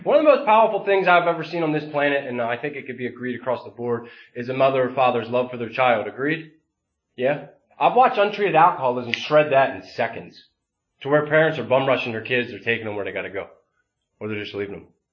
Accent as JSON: {"language": "English", "town": "Philadelphia", "region": "Pennsylvania", "country": "United States", "tie": "born or raised there", "said": "I grew up in Northeast Philadelphia, so I would hang out with the Mayfair kids, right?"}